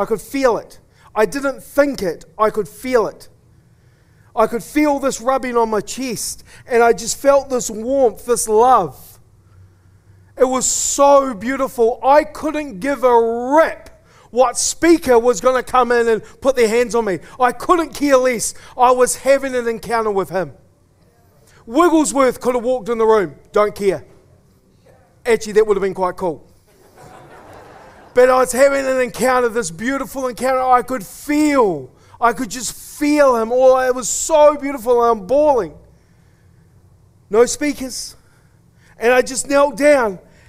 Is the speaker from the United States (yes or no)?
no; New Zealand; People would say, "Oh, where are you from?" And I go, "I'm from New Zealand."